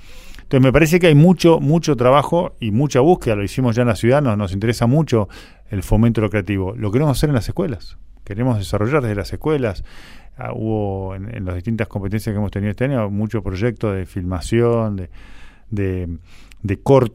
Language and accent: Spanish; Argentina